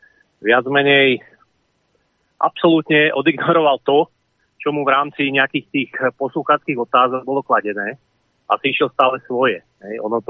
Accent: Žilina Region, Slovakia; Takže sme z Turca a x ľudí, ktorí ich volili, povedali nikdy viac

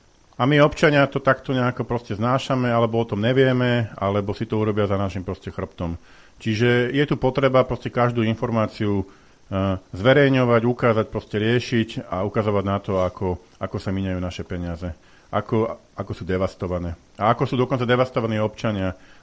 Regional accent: Bratislava, Bratislava Region, Slovakia; lebo ja som odtiaľto Bratislavčan

